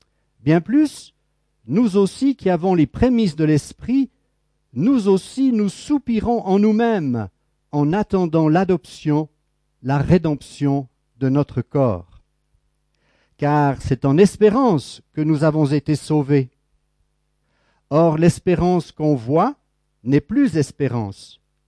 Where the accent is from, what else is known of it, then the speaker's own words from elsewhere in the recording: Blonay, Vaud, Switzerland; mon épouse et moi-même, nous sommes vaudois. Ma femme est de Vevey, moi je suis de Blonay.